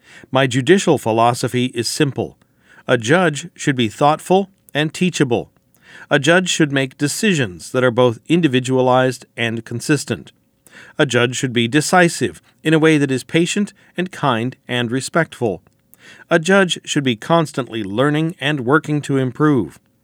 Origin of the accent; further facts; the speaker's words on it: Washington, United States; I grew up in Clallam County and graduated from Port Angeles High School in 1984.